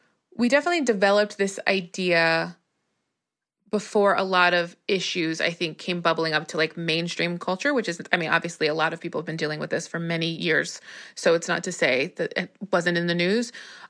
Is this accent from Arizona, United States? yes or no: yes; Arizona, United States; I am from Arizona